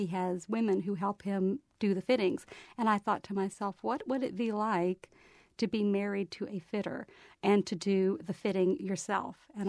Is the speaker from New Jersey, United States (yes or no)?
no; Alabama, United States; someone hears I'm from Alabama or someone hears me say I'm a housewife and they make the judgment that there's not much to me.